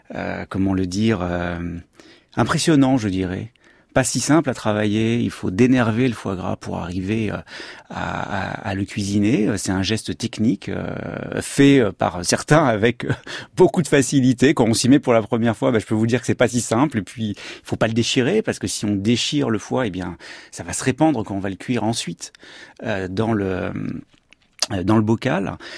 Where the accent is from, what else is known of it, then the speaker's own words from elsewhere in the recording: Paris, Île-de-France, France; je venais de Paris en l'occurrence